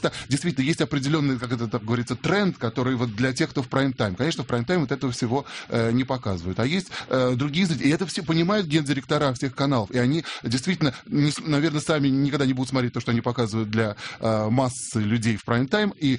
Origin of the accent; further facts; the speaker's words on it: Moscow, Russia; мы, москвичи